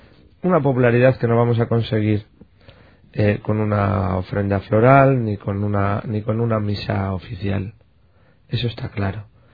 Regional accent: Valladolid, Castile and León, Spain; siendo vallisoletano, siendo católico, participando en los cultos, aún no siendo de la parroquia de Salvador

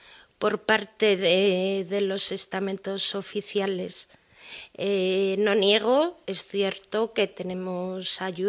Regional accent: Castile and León, Spain; pero así somos los castellanos.

